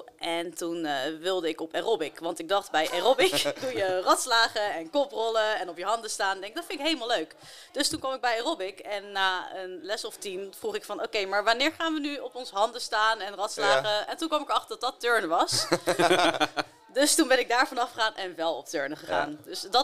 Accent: Rijswijk, South Holland, Netherlands; Ja, ik kom uit Den Haag. Opgegroeid in Rijswijk, maar dat is eigenlijk Den Haag, same same.

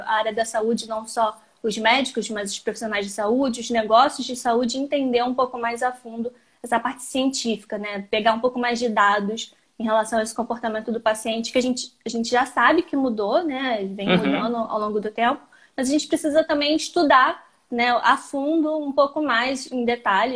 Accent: Brazil; moved away as an adult; now in Portugal; Eu sou brasileira, né, mas vivo aqui em Portugal há pelo menos 1 ano e meio e eu vim para cá ano passado para fazer um mestrado.

